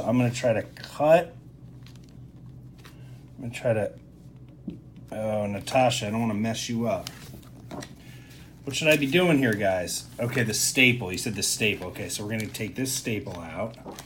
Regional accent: Ohio, United States; I'm from Ohio. I'm 47.

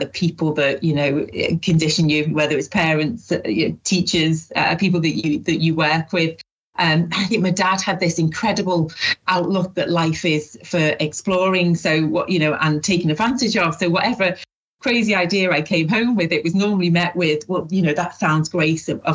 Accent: Liverpool, North West England, United Kingdom; also born or lived in Ireland; I was adopted from Ireland over to Liverpool

